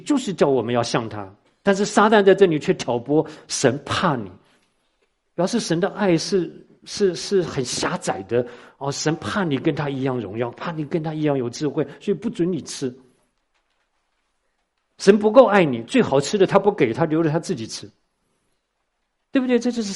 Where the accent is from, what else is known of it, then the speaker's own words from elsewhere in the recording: Taiwan; 我说像我从台湾来